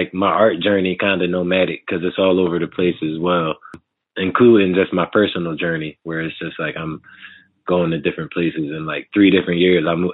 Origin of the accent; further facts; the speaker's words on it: Germantown, United States; just always seeing graffiti growing up in Germantown, seeing it in different places